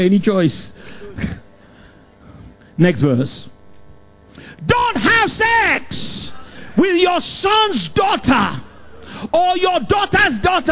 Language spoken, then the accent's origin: English; Nigeria; born there; she was born in London, I was born in Nigeria